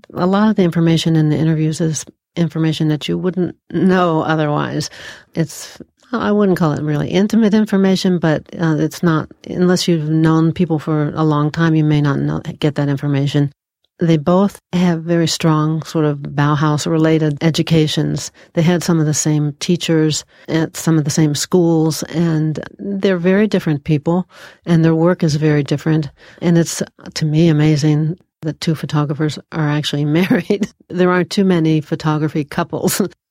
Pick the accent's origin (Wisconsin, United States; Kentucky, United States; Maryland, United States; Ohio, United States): Ohio, United States; Cincinnati; also born or lived in California; because I grew up in Cincinnati. I was born here. So when I came back here, when I was about 40, I had a lot of roots here.